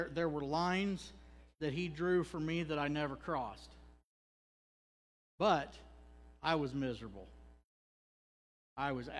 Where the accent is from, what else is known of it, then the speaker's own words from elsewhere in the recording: Kansas, United States; I'm from Kansas, the land of sunshine, right?